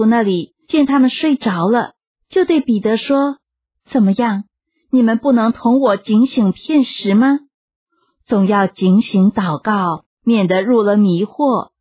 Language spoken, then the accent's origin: Chinese; China; 这个12营的意思就是很多，有一点像我们中国人说的千军万马。